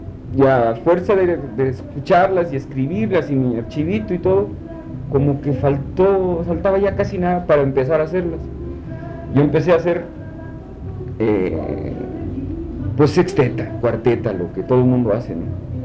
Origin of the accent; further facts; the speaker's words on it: Mexico City, Mexico; Yo nací en el Distrito Federal, por lo tanto soy jarocho. No, la realidad de las cosas, yo cursé toda mi infancia y todos los estudios en el Distrito Federal